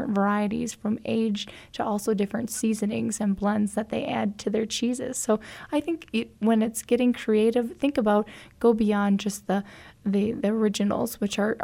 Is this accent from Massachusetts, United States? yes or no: yes; Fall River, Massachusetts, United States; In fact, I think about one in my hometown area by Fall River